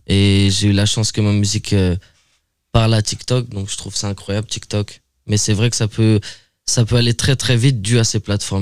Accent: Fontainebleau, Île-de-France, France; born there; Je suis né à Fontainebleau, c'est tout ce que j'ai à dire.

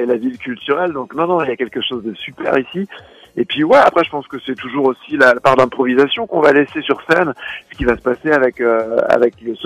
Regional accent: Reims, Grand Est, France; on vient du Grand Est, de Champagne-Ardenne, de Reims

